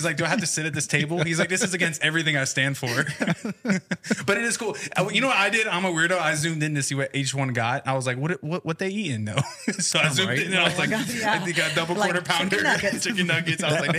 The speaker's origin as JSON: {"language": "English", "region": "Florida", "country": "United States", "said": "Yeah, you got me. I'm from Florida too."}